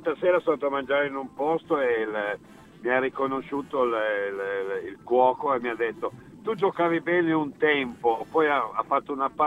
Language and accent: Italian; Piedmont, Italy; Io sì, io sono piemontese.